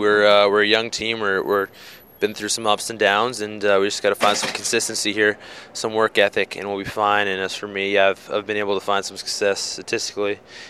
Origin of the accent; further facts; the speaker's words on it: Canada; It's Canada. I'm a Canadian at the end of the day